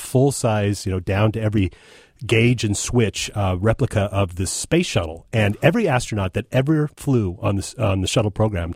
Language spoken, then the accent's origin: English; Huntsville, Alabama, United States; also born or lived in Wichita / Seattle; I was born in Wichita, raised in Huntsville, moved to Seattle, all aerospace towns.